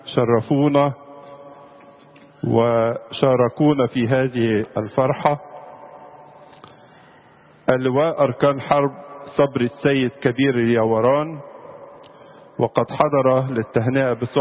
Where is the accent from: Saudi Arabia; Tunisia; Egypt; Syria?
Egypt; فنحن بالحقيقة نشعر أن مصرنا تبدأ عهدا وعصرا جديدا وفكرا جديدا بروح جديدة نبنيها سويا كلنا كمصريين